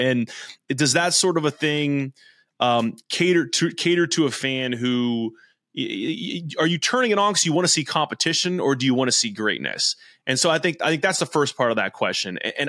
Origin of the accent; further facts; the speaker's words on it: California, United States; growing up in Central California as a Warriors fan